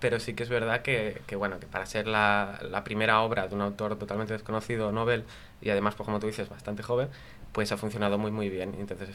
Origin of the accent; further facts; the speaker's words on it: Barcelona, Catalonia, Spain; also born or lived in Mataró; Entonces yo, pues por circunstancias de la vida de mis padres, pues nací en Mataró, viviendo en Canet de Mar. O sea, que soy un poco de todos los sitios, pero yo me siento de Barcelona.